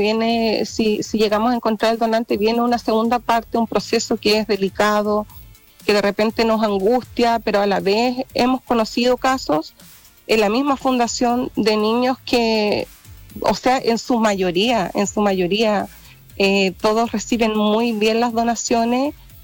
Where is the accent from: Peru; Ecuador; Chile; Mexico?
Chile; Los Lagos; Hemos recorrido Chiloé completo porque yo soy chilota